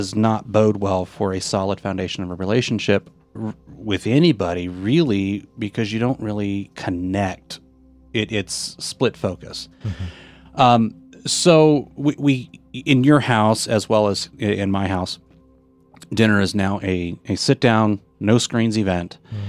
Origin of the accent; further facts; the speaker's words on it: Oregon, United States; Like, I'm from the Northwest, just outside of Portland, Oregon, as we discussed a little bit last week.